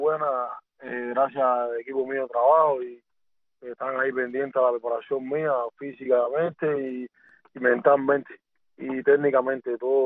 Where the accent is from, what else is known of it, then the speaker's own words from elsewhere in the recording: Cienfuegos, Cuba; De Cienfuegos.